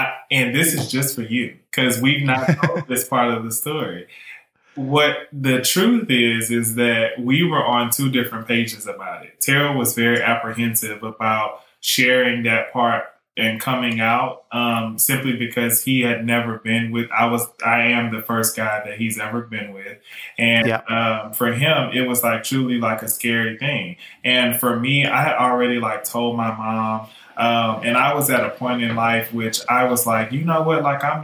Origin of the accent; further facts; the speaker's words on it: Louisiana, United States; Because we're from Louisiana and we have like French roots.